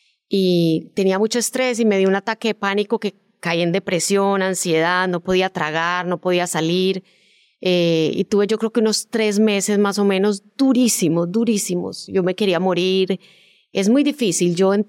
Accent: Colombia; moved away as an adult; now in Miami, United States; Mira, yo como en el 94 me fui de Colombia a estudiar un posgrado en producción de televisión a Miami.

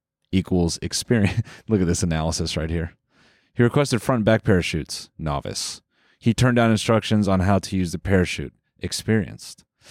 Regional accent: Canada; because we're Canadian.

